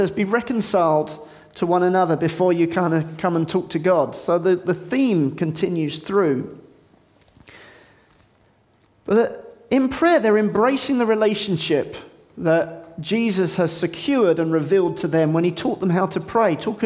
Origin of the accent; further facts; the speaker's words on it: United Kingdom; I'm very British.